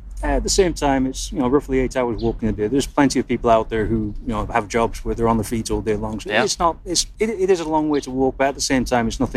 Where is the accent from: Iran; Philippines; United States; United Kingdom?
United Kingdom; England; growing up in England